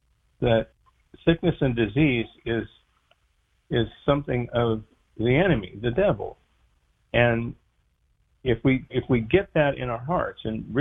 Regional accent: Kennewick, Washington, United States; Oh, I'm from Washington State, Kennewick, Washington.

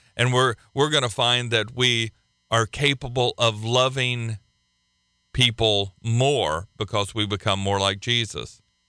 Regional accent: Oklahoma, United States; You see, there are some things about the culture that I was raised up in Oklahoma that are not necessarily the most healthy.

